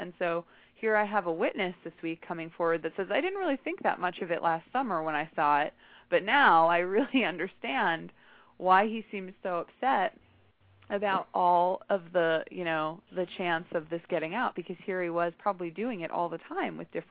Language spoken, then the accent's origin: English; Midwest, United States; also born or lived in New York; I'm from the Midwest. I'm actually calling you guys from Indiana right now.